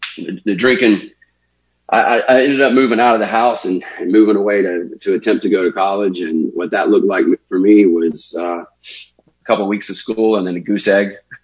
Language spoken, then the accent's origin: English; Deep South, United States; I grew up in the Deep South. I had a loving family